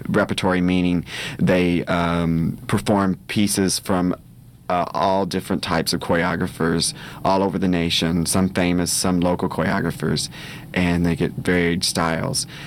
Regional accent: Kentucky, United States; accent: Southern; I'm originally from Kentucky. Grew up in the western part of Kentucky, right at the base of Indiana and Illinois.

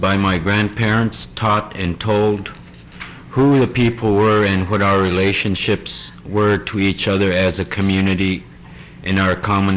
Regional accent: Wainwright, Alaska, United States; I was born here in Barrow. And I grew up in Wainwright until both of my grandparents passed away when I reached adulthood.

